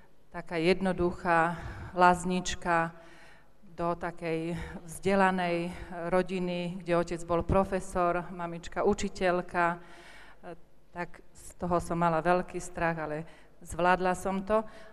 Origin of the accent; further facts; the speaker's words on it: Bratkovica, Banská Bystrica Region, Slovakia; ja pochádzam pod Vysokej Divej Polany, z takého lazu, volá sa to Bratkovica, a môj manžel z Moravy, spod Hostina.